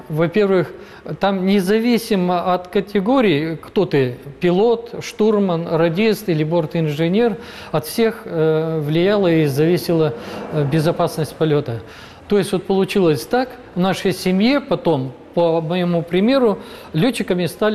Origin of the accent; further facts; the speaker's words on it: Ural, Russia; Да, да, я уралец, поэтому я безумно люблю Урал.